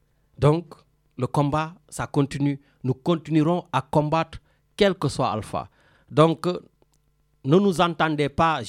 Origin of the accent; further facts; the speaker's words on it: Senegal; On est des Sénégalais, on est fiers de l'être, quelle que soit la deuxième nationalité que nous avons. Que ce soit française, américaine, suédoise, canadienne, tout ce que vous voulez.